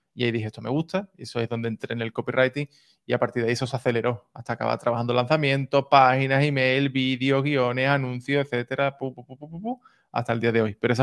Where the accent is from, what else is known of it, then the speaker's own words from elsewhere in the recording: Cádiz, Andalusia, Spain; yo soy de Cádiz, tengo 33 años para 34